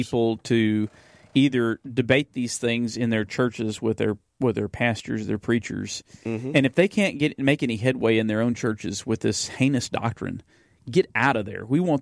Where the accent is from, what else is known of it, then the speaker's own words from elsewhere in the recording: Beeville, Texas, United States; posted by the Methodist Church I grew up in Beeville